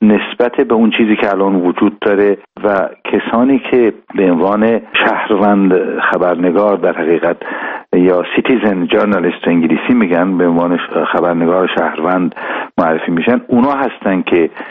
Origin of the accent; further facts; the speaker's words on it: Iran; به عنوان یک ایرانی خودم